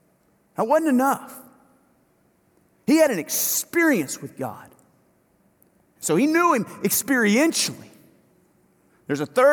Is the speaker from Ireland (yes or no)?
no; Louisiana, United States; look, my family's from South Mississippi. I grew up in Louisiana. I went to school in Arkansas.